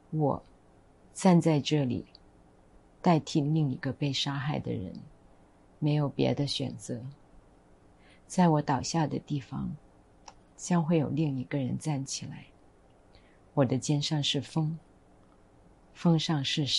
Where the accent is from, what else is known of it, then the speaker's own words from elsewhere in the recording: Guangdong, China; 因为我是广东人，我很喜欢做饭煲汤